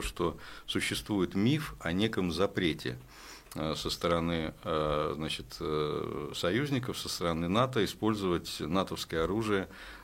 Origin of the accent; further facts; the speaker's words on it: Moscow, Russia; moved away as an adult; я москвич, я всю жизнь, вот, за исключением последнего года, прожил в Москве.